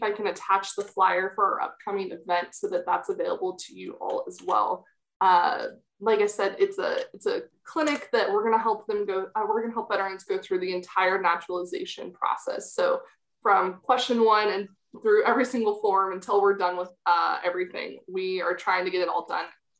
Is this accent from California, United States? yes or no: yes; California, United States; now in Washington, D.C., United States; So I am actually in Washington, D.C. currently, but I'm a California girl. I'm from Placer County